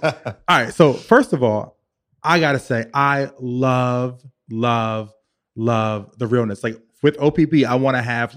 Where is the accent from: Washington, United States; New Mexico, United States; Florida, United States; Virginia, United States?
Virginia, United States; Richmond; now in New York City, United States; And so, you know, I'm from Virginia, I'm from Richmond, South Side all day.